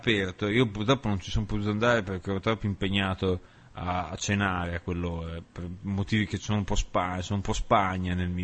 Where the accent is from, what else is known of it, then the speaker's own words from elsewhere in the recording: Faenza, Emilia-Romagna, Italy; born there; Nel mio paese natale, che poi neanche è il paese natale, perché io sono nato a Faenza, tecnicamente.